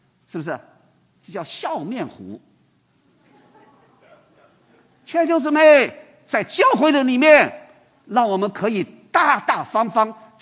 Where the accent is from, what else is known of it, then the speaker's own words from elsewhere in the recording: China; 我们中国人最会做暗中的事情呢，是不是？